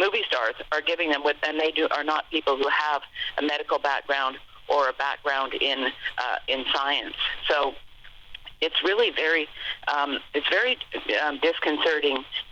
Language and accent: English; Canada; moved away as an adult; now in United States; I came from Canada. I'm Canadian. I came from Canada where I'd worked as assistant director at the Fraser Institute, Canada's only free market institute.